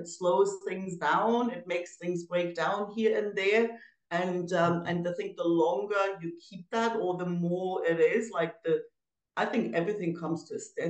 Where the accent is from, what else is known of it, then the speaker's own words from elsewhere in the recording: Germany; now in Spain; Well, I'm originally from Germany. I've been around, like, my background's as varied as the countries I've lived in. But for the last 20 years, I've been living in the south of Spain